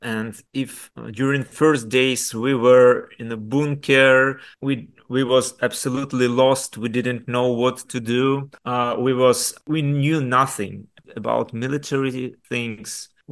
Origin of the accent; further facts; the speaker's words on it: Ukraine; English is a second language; I'm from Ukraine.